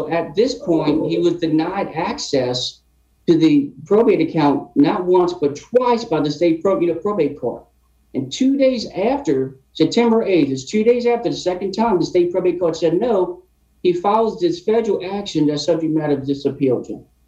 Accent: New Orleans, Louisiana, United States; I grew up in the New Orleans area, alumni of Tulane.

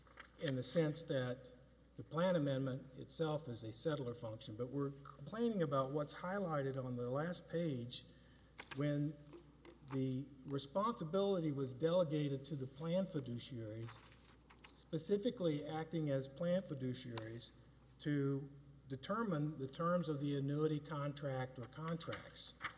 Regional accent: Denver, Colorado, United States; I'm from Denver

